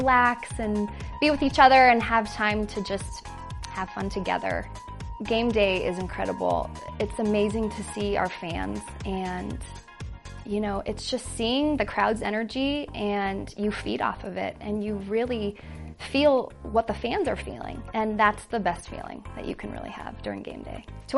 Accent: Littleton, Colorado, United States; I'm from Littleton, Colorado, and this is my fourth season as a Denver Broncos cheerleader.

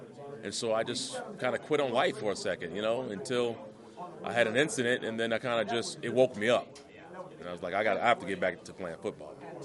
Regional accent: San Diego, California, United States; Growing up in San Diego, I'm sort of San Diego's my second team.

